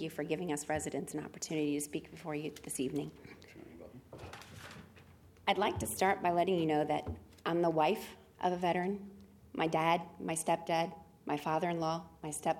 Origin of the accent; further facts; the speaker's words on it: Smyrna, Delaware, United States; We grew up in Smyrna, which was a small town, and so we had everybody knew everybody.